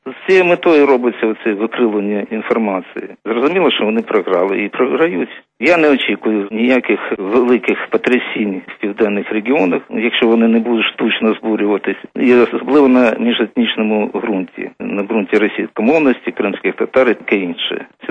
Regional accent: Crimea, Ukraine; Я сам із Криму і знаю там ситуацію.

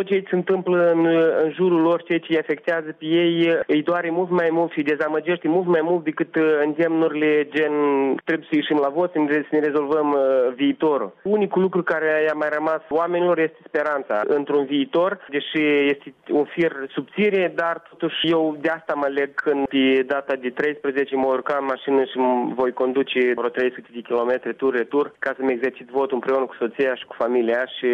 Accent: Gagauzia, Moldova; Romanian is a second language; sunt găgăuz, jet de jet. Am învățat română la școală, așa cum dumneavoastră învățați engleză.

